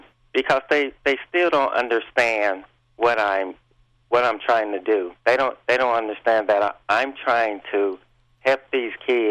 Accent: San Bernardino, California, United States; Yes, I was raised in San Bernardino, California, and my family was into crime and poverty, and crime is how everybody made their living.

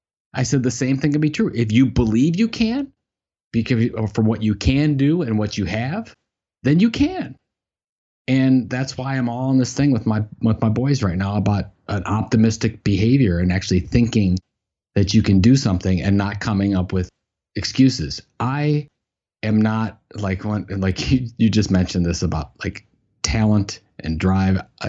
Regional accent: Cleveland, Ohio, United States; Cleveland, Ohio, and which is also my hometown

